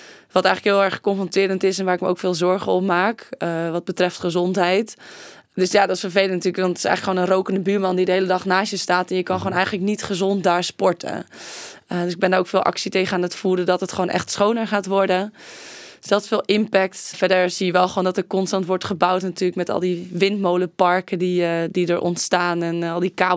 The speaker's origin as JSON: {"language": "Dutch", "town": "Wijk aan Zee", "region": "North Holland", "country": "Netherlands", "tie": "born there", "said": "als ik terug wil komen naar Wijkenzee, naar mijn geboortedorp, dan moet het daar gewoon schoner"}